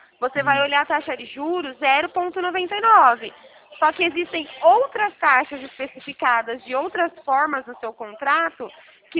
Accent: Araras, São Paulo, Brazil; eu sou paulista, sim. Mas vou te mandar um oi. Olha, eu sou bem do interior mesmo, sou aqui da cidade de Araras, interior de São Paulo, tá?

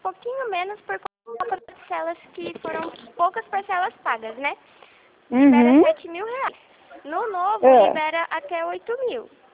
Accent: Rio Claro, São Paulo, Brazil; somos daqui de Rio Claro.

